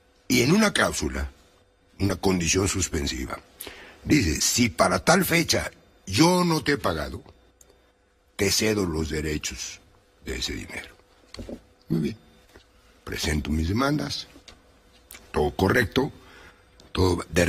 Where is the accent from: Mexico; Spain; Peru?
Mexico; Como mexicano, como abogado